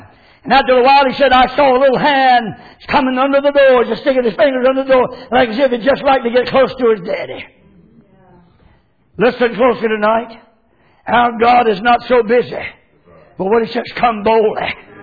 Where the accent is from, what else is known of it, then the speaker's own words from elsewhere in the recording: North Carolina, United States; born there; I was born in Sampson County, and they have a record of my birth in Sampson County, North Carolina.